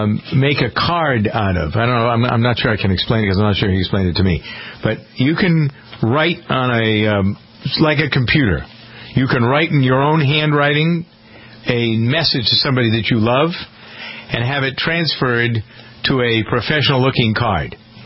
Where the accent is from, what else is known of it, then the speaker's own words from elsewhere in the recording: Framingham, Massachusetts, United States; I know a guy who is starting a little business here in my hometown of Framingham